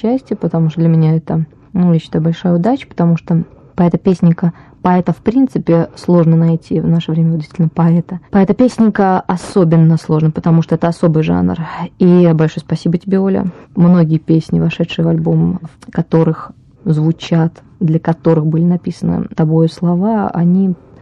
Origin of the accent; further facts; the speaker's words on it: Saint Petersburg, Russia; Очень приятно вновь оказаться в родном городе.